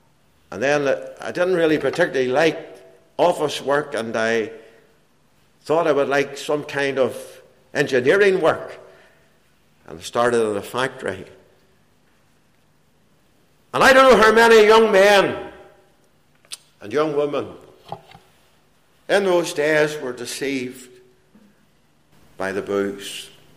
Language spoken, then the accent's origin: English; Belfast, Northern Ireland, United Kingdom; when I was a young fellow growing up in Belfast